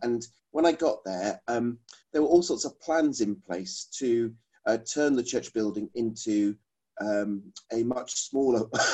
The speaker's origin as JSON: {"language": "English", "region": "South East England", "country": "United Kingdom", "tie": "born or raised there", "said": "I grew up in Surrey."}